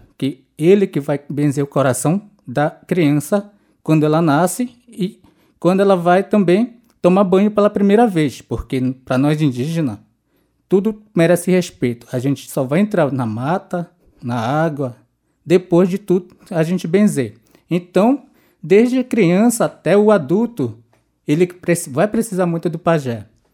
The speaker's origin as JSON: {"language": "Portuguese", "region": "Amazonas", "country": "Brazil", "said": "eu sou do Rio Tiquié, que fica depois do rio Apés, afluente. Então, eu vim de uma comunidade chamada São Sebastião"}